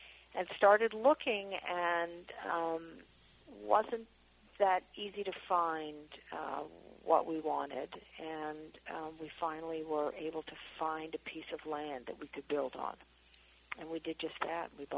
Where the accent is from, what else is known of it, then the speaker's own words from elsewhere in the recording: Canada; I'm a Canadian girl, but I had been coming from Europe and spending all my summers in the south of France